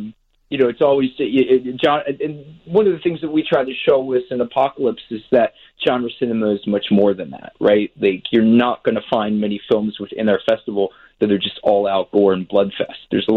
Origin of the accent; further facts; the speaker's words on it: Philadelphia, Pennsylvania, United States; I grew up in Philadelphia. My dad was the marketing director for a movie chain here called West Coast Video.